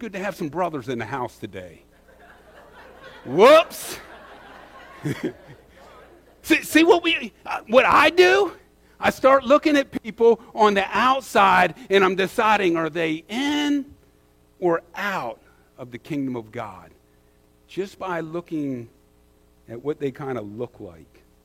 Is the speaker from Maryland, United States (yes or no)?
yes; Maryland, United States; I'm from the Eastern Shore. I don't know much about Baltimore.